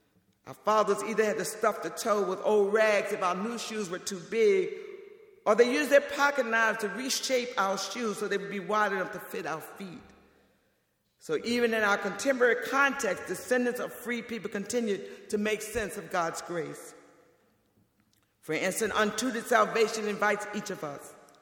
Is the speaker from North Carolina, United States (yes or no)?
yes; Kannapolis, North Carolina, United States; And even when I was a schoolgirl growing up in Kannapolis, North Carolina, it was against the law for African Americans to try on shoes.